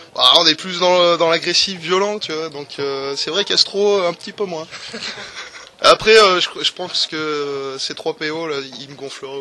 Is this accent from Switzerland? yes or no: no; Auvergne-Rhône-Alpes, France; on en a une sur notre région, donc on est auvergnat.